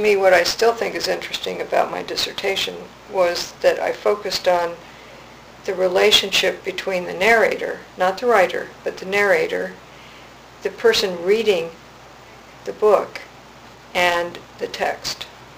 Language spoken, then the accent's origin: English; Idaho, United States; I'm from Idaho, and I'd lived in Ketchum and Haley and before, and so I went back there